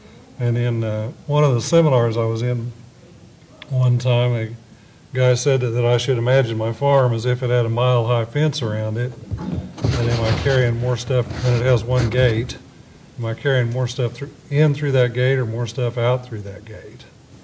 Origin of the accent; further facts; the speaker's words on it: Waynoka, Oklahoma, United States; I'm a rancher from Winoka, Oklahoma, which is about 3 hours northwest of here. Pretty sandy country.